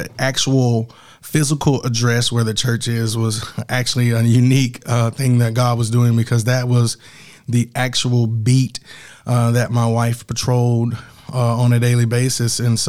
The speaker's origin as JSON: {"language": "English", "town": "Birmingham", "region": "Alabama", "country": "United States", "tie": "born or raised there", "said": "So growing up in the City of Birmingham, actually in the community of Eastlake where I was born and raised"}